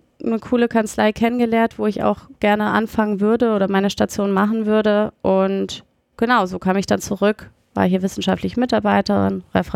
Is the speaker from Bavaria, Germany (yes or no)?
yes; Munich, Bavaria, Germany; Ich bin ja in München aufgewachsen.